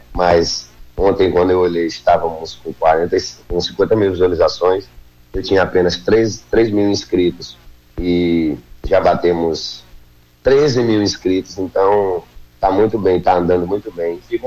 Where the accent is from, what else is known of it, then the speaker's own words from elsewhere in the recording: Sena Madureira, Acre, Brazil; sou lá de Serra Madureira. E é sempre muito um prazer falar com todos os meus conterrâneos, a galera do Acre